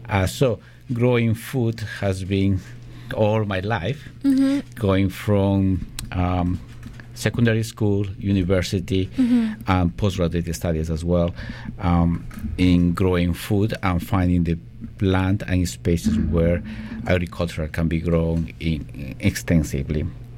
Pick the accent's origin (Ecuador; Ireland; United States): Ecuador; moved away as an adult; also born or lived in Belgium; now in Canada; So I'm originally from Ecuador.